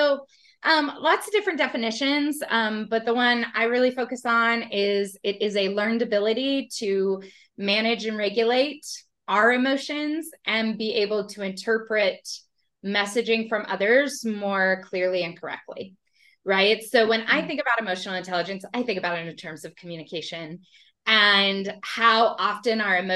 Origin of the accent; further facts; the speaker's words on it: Mansfield, Texas, United States; I am from Mansfield, Texas. I am a professional speaker.